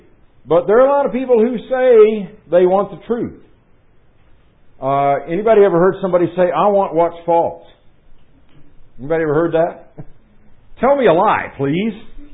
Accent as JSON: {"language": "English", "town": "Indianapolis", "region": "Indiana", "country": "United States", "tie": "born or raised there", "said": "I grew up in Indianapolis, and the daily newspaper there had this verse on the masthead every day"}